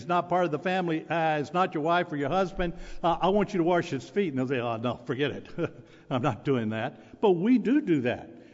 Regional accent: Arkansas, United States; I'm from Arkansas, so I can say this.

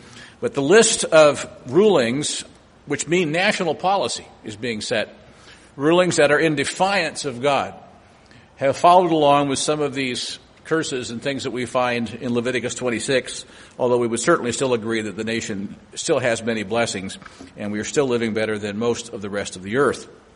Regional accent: Illinois, United States; As a young man growing up in Illinois, I remember driving through small towns in Illinois with grain elevators

